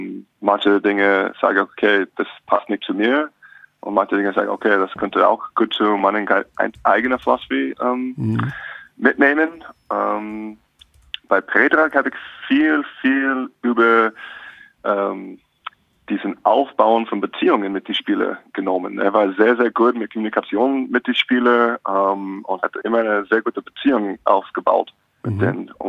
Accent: Alaska, United States; German is a second language; Ich bin in Alaska aufgewachsen

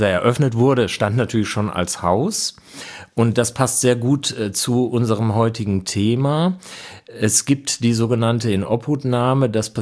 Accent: Bielefeld, North Rhine-Westphalia, Germany; Also wo in meiner Stadt, ich komme aus Bielefeld, kulinarisch genossen wird

